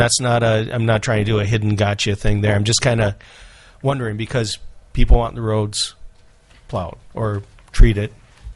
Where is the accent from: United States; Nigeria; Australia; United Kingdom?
United States; Midwest; now in Alaska, United States; Like Representative McCabe, I come from the Midwest, and brine and salt use is a science there